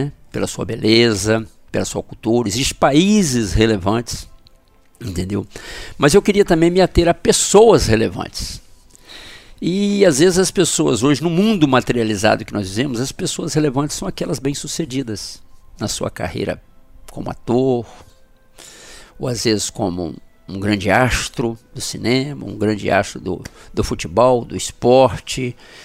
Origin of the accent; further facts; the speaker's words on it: Itaperuna, Rio de Janeiro, Brazil; Eu sou de Itaperuna, estado do Rio, morava em Vila Velha